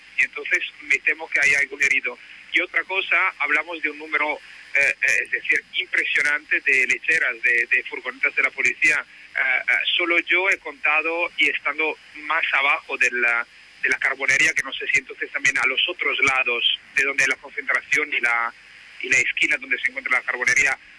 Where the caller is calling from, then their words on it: Barcelona, Catalonia, Spain; os llamo porque estaría ahora aquí cerca del mercado de San Antonio y de Barcelona